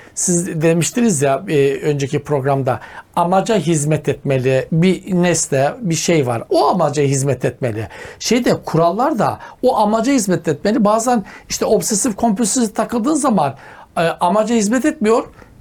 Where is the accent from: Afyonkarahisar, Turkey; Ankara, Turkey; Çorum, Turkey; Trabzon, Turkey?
Trabzon, Turkey; Allah'a şükür Trabzonluyum da.